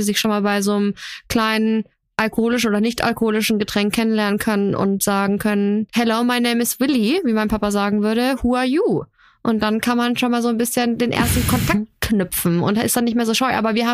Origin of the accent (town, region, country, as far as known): Austria